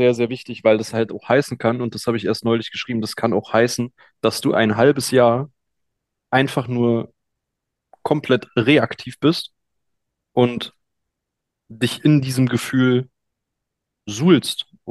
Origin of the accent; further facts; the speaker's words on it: Berlin, Germany; als ich in meiner Kindheit in Berlin-Lichtenberg erlebt habe